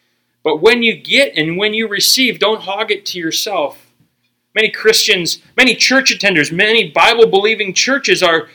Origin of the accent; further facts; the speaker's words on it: Ireland; I'm Irish.